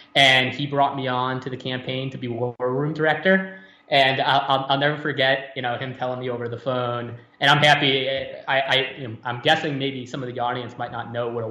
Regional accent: Massachusetts, United States; But born and raised in Massachusetts, how did I get involved in politics, my lord?

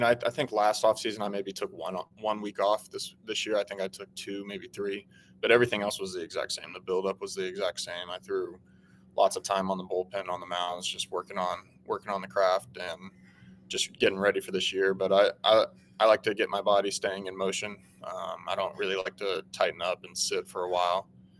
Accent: Charlotte, North Carolina, United States; Obviously, we grew up in the Charlotte area, so big Panthers fans, too.

